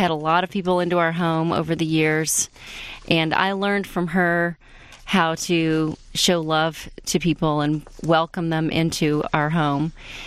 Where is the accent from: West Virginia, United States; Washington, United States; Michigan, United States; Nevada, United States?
Michigan, United States; Troy; Well, I grew up in Michigan, primarily in Troy. I went to Troy High School.